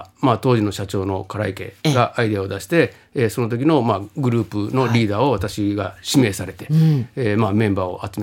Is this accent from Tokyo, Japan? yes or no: no; Yokohama, Kanagawa, Japan; はい、横浜出身です。